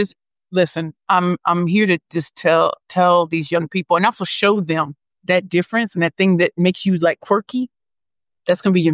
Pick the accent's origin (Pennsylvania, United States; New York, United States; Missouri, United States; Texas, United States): Missouri, United States; St. Louis; I'm from St. Louis.